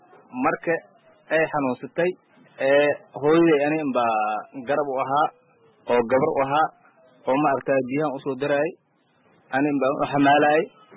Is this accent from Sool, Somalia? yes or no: no; Bardheere, Gedo, Somalia; moved away; Waxaan ka soo qaxnay Bardheera, tuuladeeda meel la dhahay Warharan la dhahay aan kusoo qaxnay.